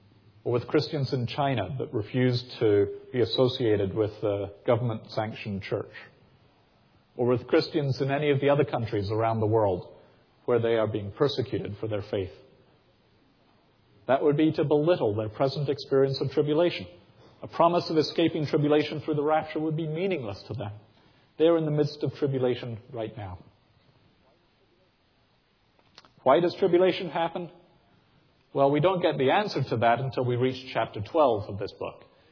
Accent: United Kingdom; I grew up singing that in Britain.

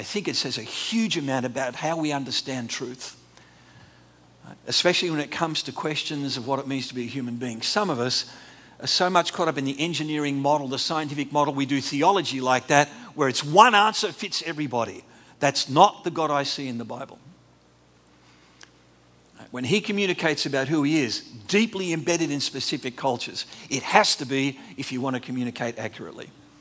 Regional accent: Australia; But I'm Australian enough to want to tell you that so you actually hear just the virulence of his response.

